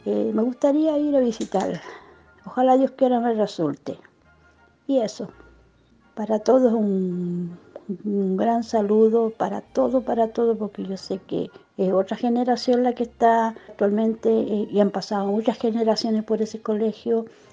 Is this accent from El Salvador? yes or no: yes; El Salvador; yo viví en El Salvador, me eduqué en El Salvador, me crié en El Salvador. Mi enseñanza básica la hice allá.